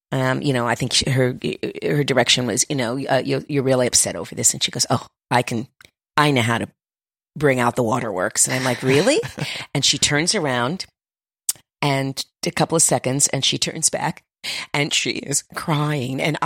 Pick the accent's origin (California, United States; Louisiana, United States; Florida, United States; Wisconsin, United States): Florida, United States; Miami; Yeah. I'm from Miami, Florida, so I know humid.